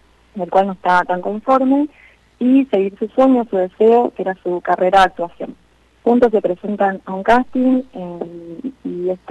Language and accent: Spanish; Chaco, Argentina; also born or lived in Córdoba; yo soy de Chaco, pero me fui a estudiar a Córdoba, ahora volví a vivir a Chaco